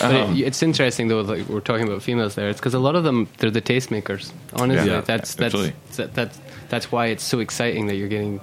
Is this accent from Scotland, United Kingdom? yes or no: yes; Oban, Scotland, United Kingdom; Yeah. That's my hometown.